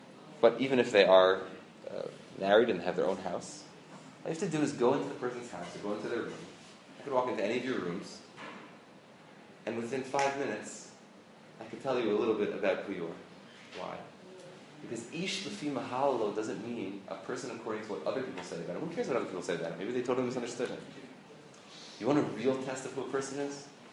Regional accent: Lower Merion, Pennsylvania, United States; I grew up in Lower Merion

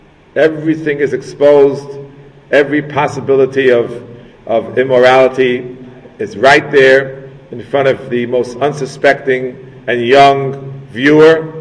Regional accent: Kew Gardens Hills, New York, United States; I saw it myself growing up in Kew Garden Hills. Moved there almost 55 years ago.

